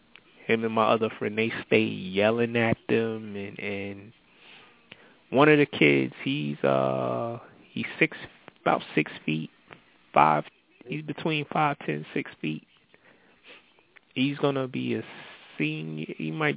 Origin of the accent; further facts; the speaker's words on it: East New York, New York, United States; and he runs a camp in our old neighborhood. And I get to come out. I grew up in East New York, so I get to go back as much as I can